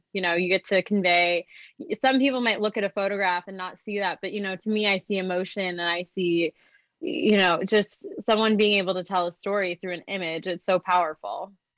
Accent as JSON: {"language": "English", "town": "Racine", "region": "Wisconsin", "country": "United States", "tie": "born or raised there", "said": "I actually loved growing up in Racine in Wisconsin."}